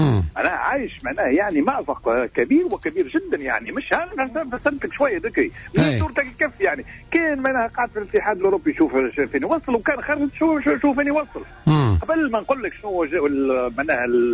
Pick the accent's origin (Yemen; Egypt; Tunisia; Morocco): Tunisia; أنا شخصيا كتونسي